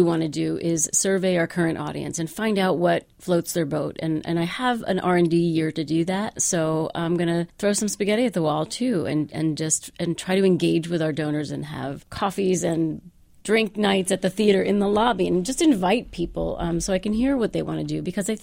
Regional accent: New Jersey, United States; Well, after 10 years in the mountains, I wanted to come back east where my roots are. I grew up in New Jersey

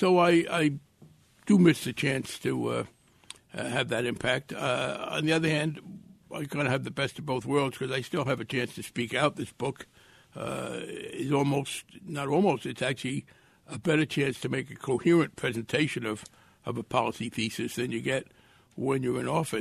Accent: Bayonne, New Jersey, United States; partly because I grew up in Bayonne at a time when first

